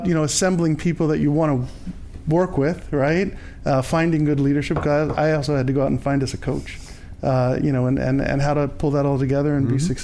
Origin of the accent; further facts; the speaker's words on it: Philadelphia, Pennsylvania, United States; also born or lived in Baltimore; I was born in Baltimore, and then we moved to the Philadelphia area.